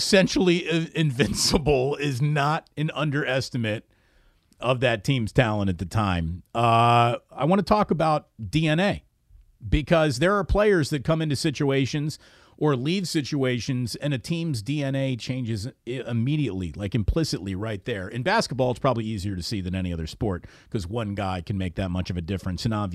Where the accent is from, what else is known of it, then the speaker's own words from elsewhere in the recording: New York, United States; as a guy who grew up in upstate New York when Joe Montana was winning Super Bowls